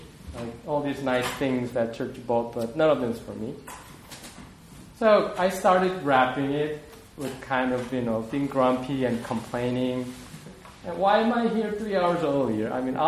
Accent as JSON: {"language": "English", "country": "South Korea", "tie": "born or raised there", "second_language": "English", "said": "So, in my case, I grew up in South Korea, and sadly, I never received any Christmas gift until I was probably 14."}